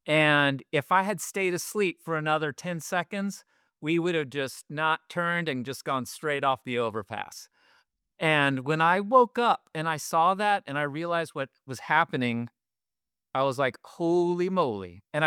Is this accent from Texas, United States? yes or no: yes; Texas, United States; born there; You know, I was born in West Texas. Not a lot of VW buses over there.